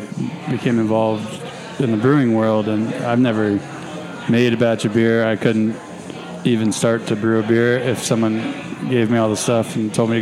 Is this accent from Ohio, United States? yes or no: yes; Cincinnati, Ohio, United States; But I'm from Cincinnati, and I also went to Ohio State.